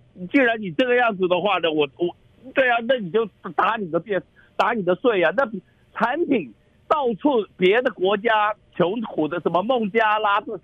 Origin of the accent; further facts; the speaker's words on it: United States; 我们美国人根本不是那么的需要。